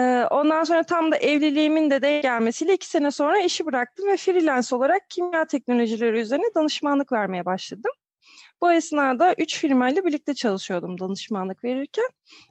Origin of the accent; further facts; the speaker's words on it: Ankara, Turkey; 1988 Ankara doğumludur. 1988 Ankara doğumluyum ama hani şuraya gittim buraya gittim demeyi çok isterdim. Ama Ankara'da doğdum. İlk, orta, lise, üniversite hep Ankara'daydım.